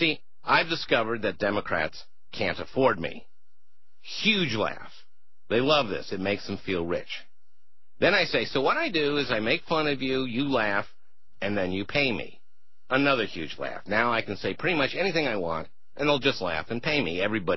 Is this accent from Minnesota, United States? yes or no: yes; Minnesota, United States; born or raised there